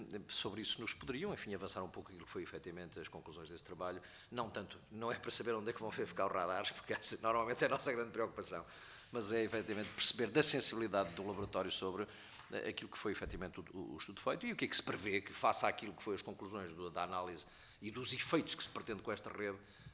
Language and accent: Portuguese; Portugal; eu sinto-me como português também muito feliz